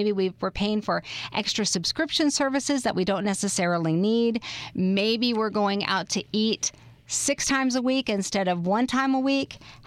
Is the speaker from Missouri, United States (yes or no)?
no; Seattle, Washington, United States; And I was so excited because I am originally from Seattle. So Starbucks is part of my DNA.